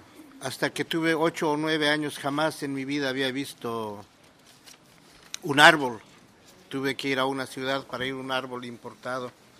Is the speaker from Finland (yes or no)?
no; Bolivia; La tala de árboles fue muy temprano en mi país, al descubrirse las minas de Potosí allá por los años 1540 hasta el 70